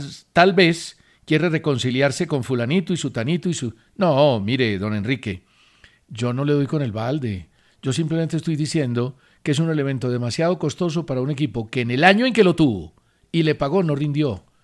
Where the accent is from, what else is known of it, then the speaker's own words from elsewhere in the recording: Manizales, Caldas, Colombia; desde Manizales, desde mi tierra...